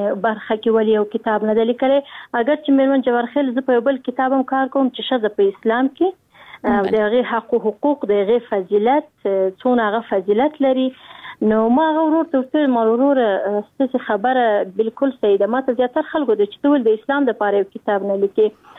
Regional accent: Afghanistan; کچیر زموږ افغانان دغه فکر کوي چې موږ غیرت لرو، ناموس لرو، شکر مسلمانان یو، نو طبعا موږ هم په دغه ماحول کې را لوی شوي

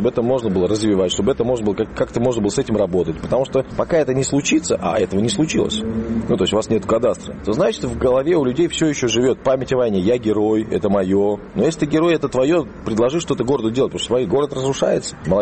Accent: Russia; урбанист, эксперт по развитию постсоветских территорий. Я из России, живу я в трех городах, Москва, Питер, Калининград.

